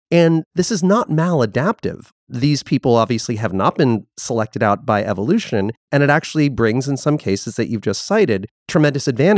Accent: Connecticut, United States; I grew up in Connecticut. To me, Connecticut is yellow.

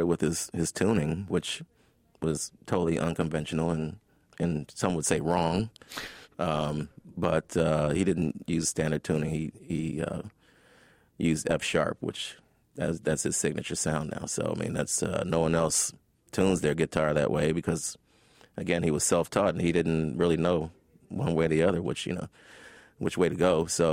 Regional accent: Chicago, Illinois, United States; As a poor black kid growing up in Chicago, I mean, you're just very observant.

